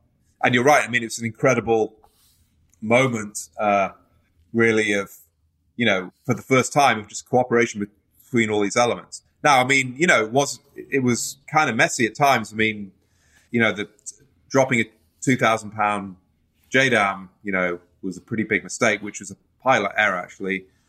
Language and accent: English; United Kingdom; accent: British; I've pretty much kept my British accent.